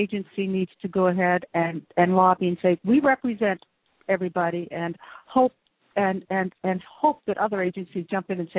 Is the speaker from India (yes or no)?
no; United States; now in United Kingdom; I am. I spent most of my life in the US, as you can hear in my accent.